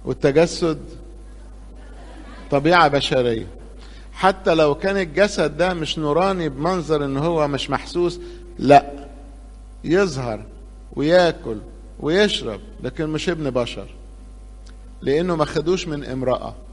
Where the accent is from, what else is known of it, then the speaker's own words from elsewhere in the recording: Egypt; احنا عندنا في مصر